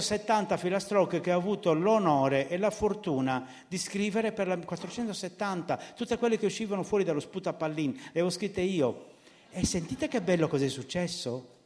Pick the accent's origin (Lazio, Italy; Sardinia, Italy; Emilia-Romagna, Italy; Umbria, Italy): Sardinia, Italy; In Sardegna, la mia terra